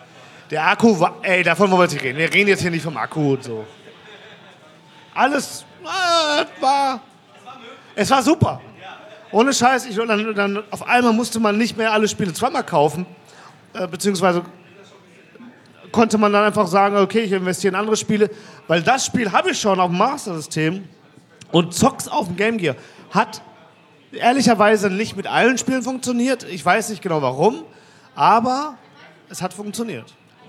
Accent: Mülheim an der Ruhr, North Rhine-Westphalia, Germany; Ich komme ja, wie gesagt, aus Mühlheim, falls auch keiner weiß.

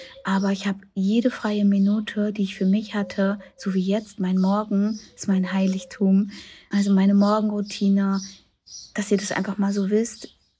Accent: Germany; now in Turkey; obwohl ich schon in der Türkei lebe, wo das Leben ja eigentlich langsamer ist, ich bin ja aus Deutschland weg von höher, schneller, weiter.

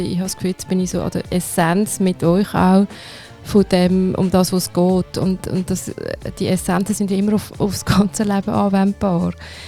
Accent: Aargau, Switzerland; moved away as an adult; now in Basel, Switzerland; Ich bin im Aargau aufgewachsen, in einem Kaff. Und das war mir dort immer viel zu eng gewesen.

